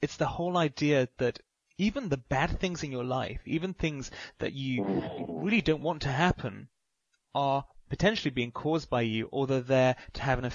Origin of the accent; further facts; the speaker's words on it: United Kingdom; But maybe that's just because I'm British.